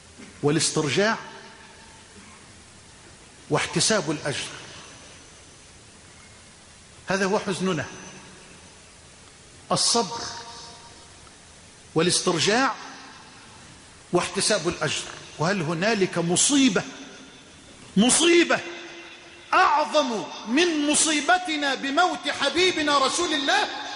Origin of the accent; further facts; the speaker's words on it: Egypt; واجعل بلدنا مصر